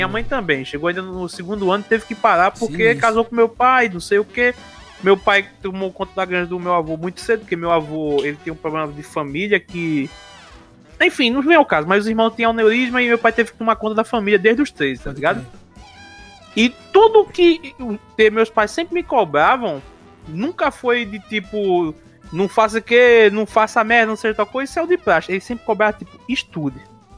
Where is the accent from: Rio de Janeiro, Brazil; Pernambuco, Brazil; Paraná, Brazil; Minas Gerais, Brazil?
Pernambuco, Brazil; Porque eu sou do Ibura. O lugar aqui é sinistro.